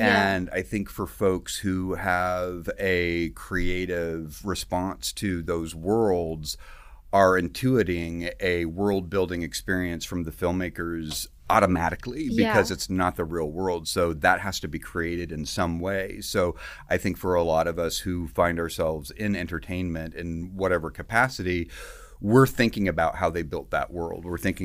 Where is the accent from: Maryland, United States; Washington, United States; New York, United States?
Washington, United States; Clarkston; I grew up in the Pacific Northwest in a little community. It was called the Lewis Clark Valley. So it was Lewiston, Idaho, and Clarkson, Washington, separated by the Snake River.